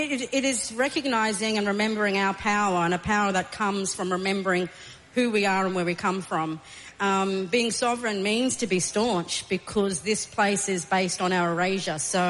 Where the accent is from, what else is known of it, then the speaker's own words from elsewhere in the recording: Inala, Queensland, Australia; I'm Mananjali South Sea Islander woman, born and raised on Yuggera country, and home for me and my mob is in Inala.